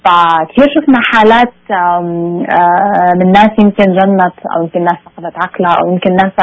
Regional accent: Syria; نحن كسوريين

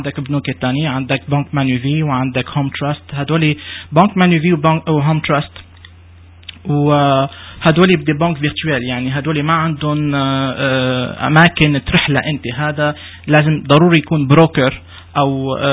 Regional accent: Syria; نحن متعودين كسوريين أو كعرب مجتمع عربي

